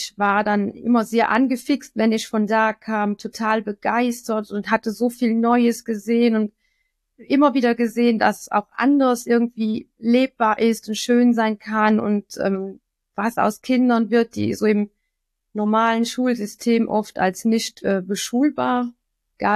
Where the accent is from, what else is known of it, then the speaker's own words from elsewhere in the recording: Wallonia, Belgium; Wir sind nämlich aus Belgien und in Belgien ist die Hauptsprache Französisch, also in unserem Gebiet. Und deswegen haben wir eine ganz andere Betonung